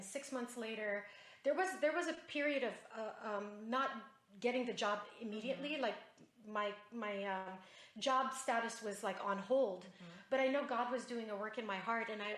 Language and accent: English; Philippines; also born or lived in Utah, United States; so I'm half Filipino, half American. My dad was in the military, and I was born in Utah. Then 5.5 years later, we moved back to the Philippines, mm-hmm.